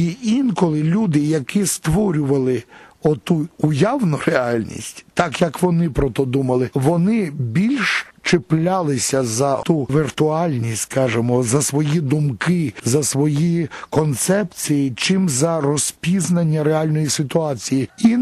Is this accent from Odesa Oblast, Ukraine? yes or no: yes; Odesa, Odesa Oblast, Ukraine; Я одесит коренний, інколи то можна зауважити по специфіці моєї мови і вимови.